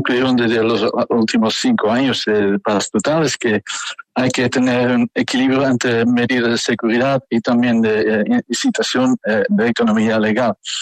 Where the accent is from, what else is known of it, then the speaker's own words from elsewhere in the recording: Rotterdam, South Holland, Netherlands; Spanish is a second language; yo soy yo mismo de Rotterdam, de Holanda, es una ciudad que sufre o tiene realmente también mucho que ver con las importaciones de las drogas ilícitas.